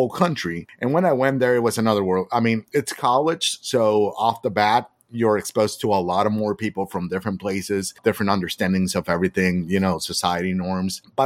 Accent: Baja California, Mexico; he, him. I am originally from Baja California, so a little bit south of California, but just in the border.

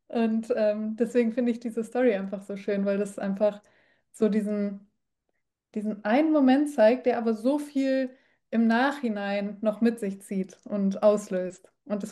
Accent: Paderborn, North Rhine-Westphalia, Germany; in meiner Heimatstadt. Ich komme ja ursprünglich aus Paderborn.

